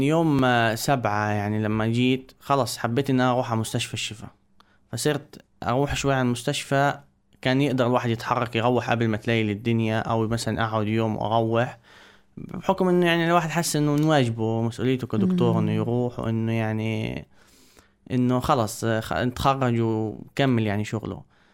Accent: Gaza, Gaza Strip, Palestine; also born or lived in Saudi Arabia; بس بعديها رحنا إحنا السعودية، أنا انولدت في السعودية الأساس، وروحنا في 2005 على مدينة غزة. عشت كل حياتي في غزة يعني، ما عدا أول 4 سنين من حياتي خارج مدينة غزة.

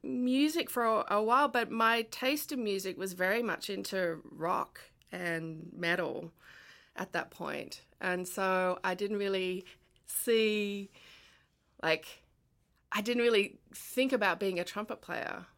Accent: Sydney, New South Wales, Australia; I'm from Sydney, Australia, and I'm from an area that had really good music programs.

